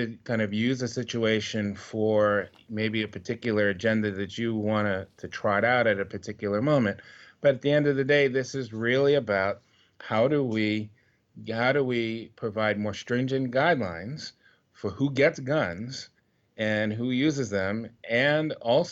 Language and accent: English; New York, United States; So let me first say, both as a New Yorker and one who lived through 9/11